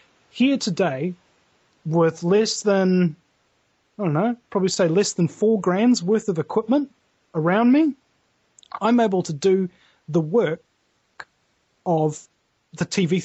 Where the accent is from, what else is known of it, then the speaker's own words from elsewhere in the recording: New Zealand; Dude, I'm a New Zealander, okay?